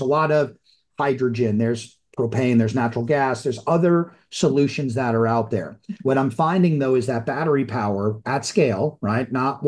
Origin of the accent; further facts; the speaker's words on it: New York, United States; You know, I'm a New Yorker, right?